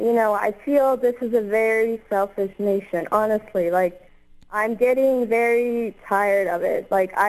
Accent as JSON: {"language": "English", "country": "Denmark", "tie": "born or raised there", "said": "I was born and raised in Denmark myself."}